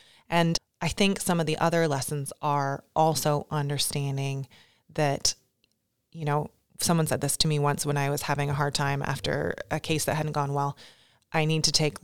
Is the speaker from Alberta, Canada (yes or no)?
no; London, Ontario, Canada; I've been working in London, which is where, my hometown, where I'm from. And when we moved back to Canada